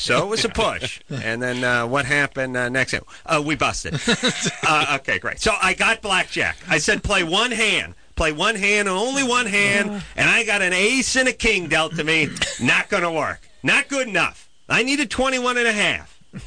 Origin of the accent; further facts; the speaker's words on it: California, United States; I'm from Southern California. We don't know any card games.